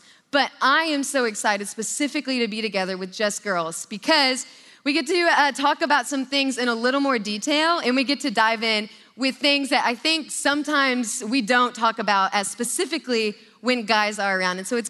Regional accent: Stillwater, Oklahoma, United States; But I grew up in Stillwater, Oklahoma, and at that time, there was not a lot of things to do for fun.

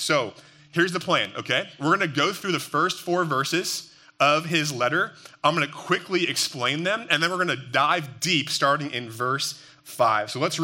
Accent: New Jersey, United States; I grew up in New Jersey. My dad is from New Hampshire, though, so he raised us to be all New England sports fans.

